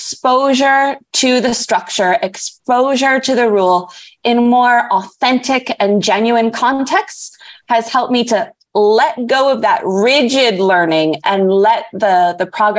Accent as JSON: {"language": "English", "region": "New York", "country": "United States", "lives_now": "Cuernavaca, Mexico", "said": "as you mentioned. Originally, I'm actually from upstate New York, near the border with Canada. But I'm currently living in a city called Cuernavaca in Mexico"}